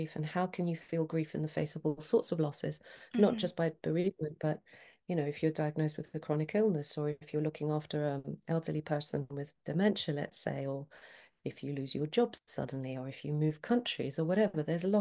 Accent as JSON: {"language": "English", "town": "Athens", "region": "Attica", "country": "Greece", "tie": "born or raised there", "second_language": "English", "moved": "as an adult", "lives_now": "United Kingdom", "said": "So, for example, I'm actually Greek. So I was born and bred in Athens. My family are all there. I've lived in the UK for 30 years"}